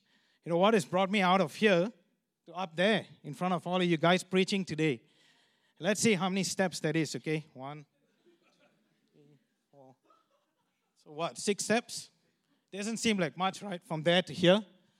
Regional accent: Malaysia; moved away; Sheila and I, we're originally from Malaysia. So we grew up there

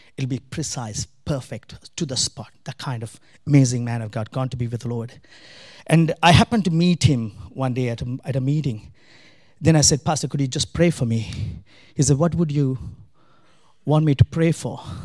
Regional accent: Northern Province, Sri Lanka; I come from Sri Lanka, the northern part of Sri Lanka

